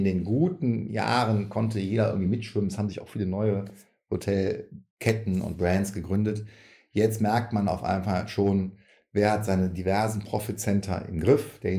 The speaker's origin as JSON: {"language": "German", "town": "Cologne", "region": "North Rhine-Westphalia", "country": "Germany", "tie": "born or raised there", "said": "hier in meiner Heimatstadt Köln"}